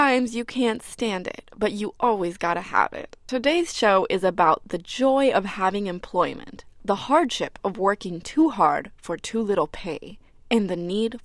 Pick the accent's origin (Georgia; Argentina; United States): Argentina; I love barbecues. I'm from Argentina, and I love the drinks and getting together with friends.